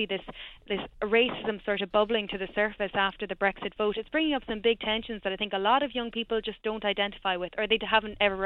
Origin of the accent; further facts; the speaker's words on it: Ireland; I would see myself as a European. I would see myself as an Irish person. There is a joke in Ireland as well that we sort of missed out on all the great stuff of Europe.